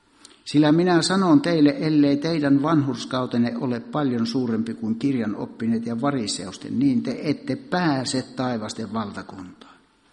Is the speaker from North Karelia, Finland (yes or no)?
yes; North Karelia, Finland; kun minä synnyin siellä Pohjois-Karjalassa meidän mökissä, niin ei ollut sähköjä, ei ollut televisiota tietenkään, eikä radioita, eikä mitään. Ei mitään. Sitten kun minä täytin 11, niin meille tuli sähköt.